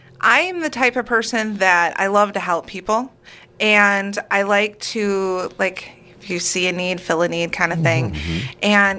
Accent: Wisconsin Rapids, Wisconsin, United States; I grew up here in Wisconsin Rapids.

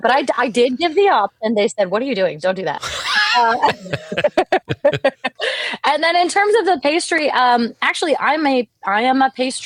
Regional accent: California, United States; like I'm from California, so that might not mean the same thing to you Wisconsinites

